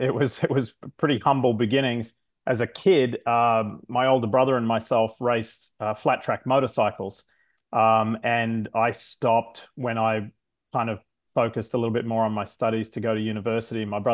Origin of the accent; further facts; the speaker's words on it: Australia; And in the little suburb that I grew up in Australia, my oldest friend in life won a motorcycle from a television show.